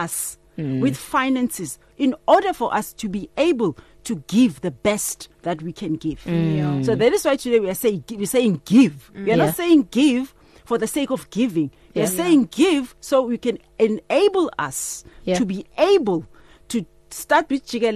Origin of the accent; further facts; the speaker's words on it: Mamelodi, Gauteng, South Africa; I grew up in Gauteng, in Mamelodi, where my neighbors were speaking Sotho. And my back neighbors were speaking Tsonga. So growing up, I grew up with all the languages.